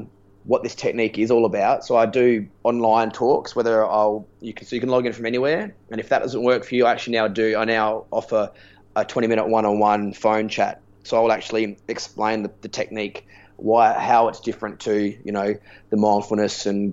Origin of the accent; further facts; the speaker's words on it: Adelaide, South Australia, Australia; I'm from Adelaide, so there's people in Adelaide, if there's enough people, I'll fly and teach.